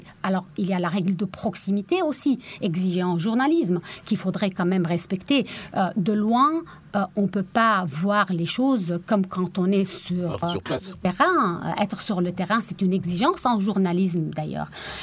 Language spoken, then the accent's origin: French; Lebanon; ou bien j'ai été journaliste chez moi au Liban